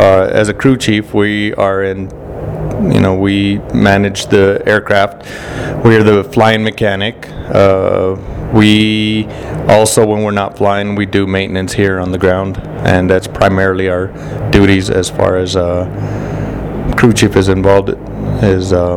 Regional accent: Taos, New Mexico, United States; also born or lived in Mora; I grew up in Taos, New Mexico. I graduated from Taos. I grew up in Mora. But I'm called Taos home.

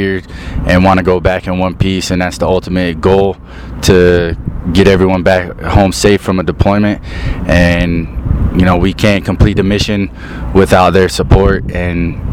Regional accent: Florida, United States; Growing up in Florida with all that heat and humidity, I'm a very much a tropical person

